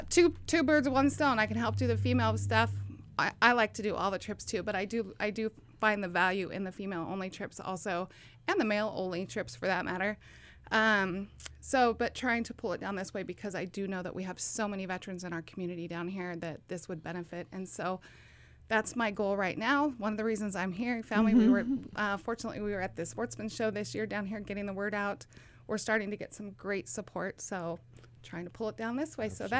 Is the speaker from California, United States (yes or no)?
yes; California, United States; now in Oregon, United States; that I have now been in Oregon for almost 20 years and really wanted to hunt and fish. I've fished, but I'm from California.